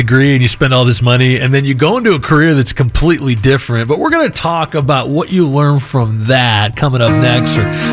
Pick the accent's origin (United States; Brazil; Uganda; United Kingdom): United States; Detroit, Michigan; I grew up in Metro Detroit and I wanted to go to Taylor as well.